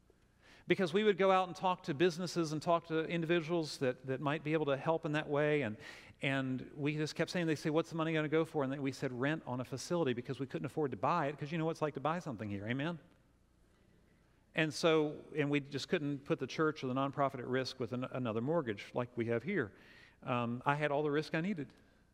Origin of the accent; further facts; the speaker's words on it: Winchester, Virginia, United States; I grew up in Winchester, and I know that area, and I live here, and I know this area.